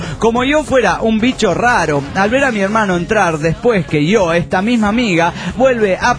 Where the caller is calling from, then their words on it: Buenos Aires, Argentina; de Buenos Aires, Argentina.